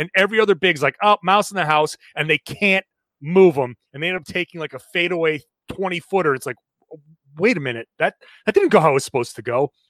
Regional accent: Rhode Island, United States; I grew up in Rhode Island. So I'm not like a New York 6'5" where I was a point guard.

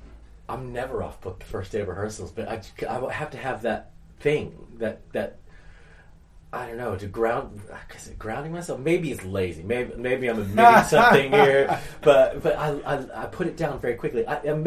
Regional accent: Florida, United States; Well, Florida.

